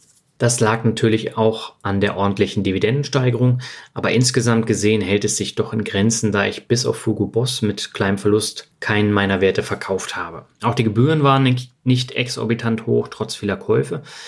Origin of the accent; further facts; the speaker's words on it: Lübeck, Schleswig-Holstein, Germany; endlich in meiner Heimatstadt Lübeck arbeiten zu können